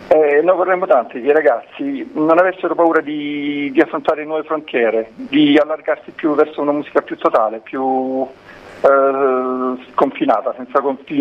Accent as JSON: {"language": "Italian", "region": "Apulia", "country": "Italy", "said": "noi siamo di stirpe greca, essendo salentini"}